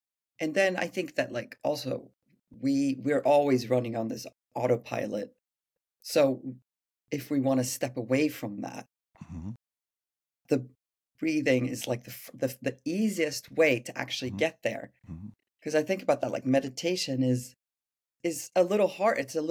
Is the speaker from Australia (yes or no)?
no; Sweden; I'm from Sweden